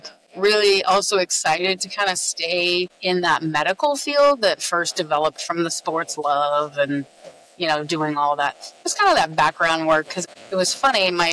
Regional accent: Phoenix, Arizona, United States; now in Tampa, United States; Well, most of my life, I grew up in Phoenix, Arizona. So I would say I'm a Phoenician.

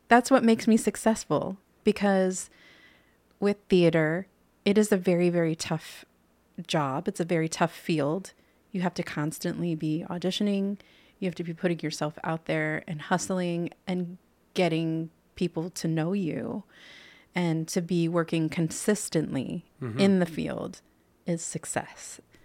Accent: Lebanon, United States; anything from my hometown.

